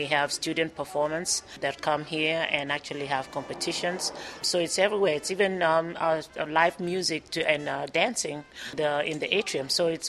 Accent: Kenya; now in Kansas City, United States; No, I grew up in Kenya, in East Africa.

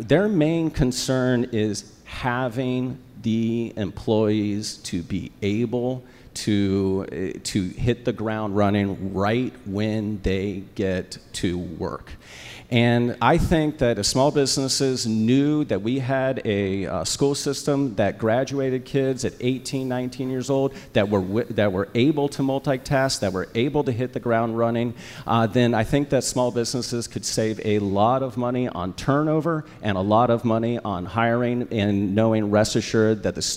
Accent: Florida, United States; moved away as an adult; now in Jacksonville, United States; I'm not a lifelong Jackson or Jackson. I'm actually from South Florida. I first came to Jacksonville right after the 9/11 attacks when I joined the Navy.

